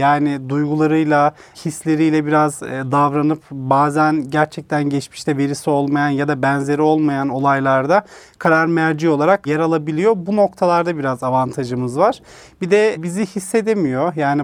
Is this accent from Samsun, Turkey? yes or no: no; Kırşehir, Turkey; Ben Kırşehirliyim. Kırşehir'den çıkıp sonrasında